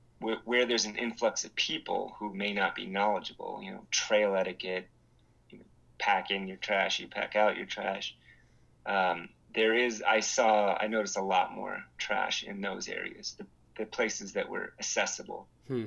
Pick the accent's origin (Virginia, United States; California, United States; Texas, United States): California, United States; Whittier; I'm from Whittier, California. It's a just suburb of Los Angeles